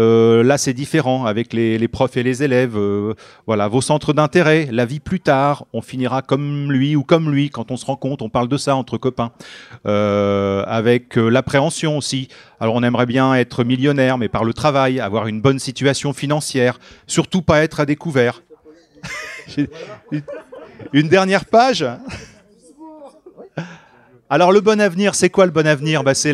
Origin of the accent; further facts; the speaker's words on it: Évreux, Normandy, France; quand on va à Paris, ben, c'est, si on dit qu'on vient d'Evreux, ça peut être c'est perçu comme un quartier sensible.